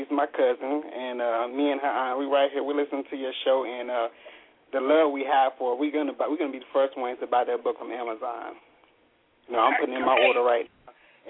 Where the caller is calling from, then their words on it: Augusta, Georgia, United States; I'm calling from Augusta, Georgia.